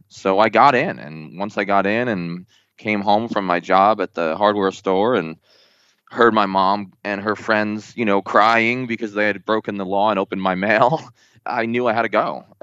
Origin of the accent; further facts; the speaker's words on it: Staten Island, New York, United States; I mean, I'm from Staten Island, a relatively conservative neighborhood.